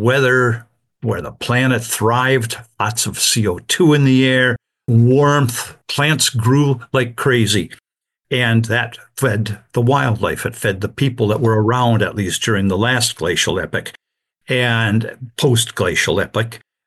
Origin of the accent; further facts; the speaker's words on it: Wisconsin, United States; Yeah, I grew up in Wisconsin, went to school there, majored in geology and biology